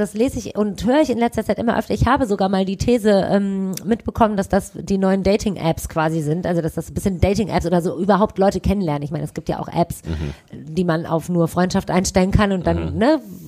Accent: Düsseldorf, North Rhine-Westphalia, Germany; born there; Ob man wohl auch als gebürtige Düsseldorferin damit machen darf, wenn man nicht so viele Sehenswürdigkeiten kennt?

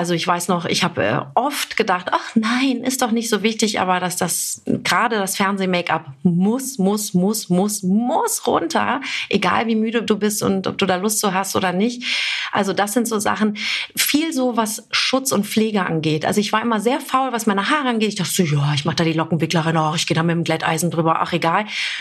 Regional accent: Cologne, North Rhine-Westphalia, Germany; als Kölnerin, also als rheinische Frohnatur plus noch mit meinem iranischen Background

